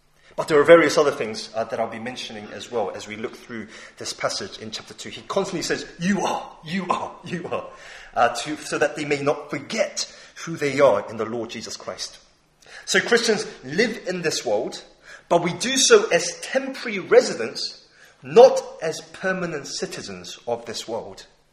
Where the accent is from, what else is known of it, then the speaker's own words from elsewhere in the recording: London, United Kingdom; being a Korean immigrant when I was growing up in London.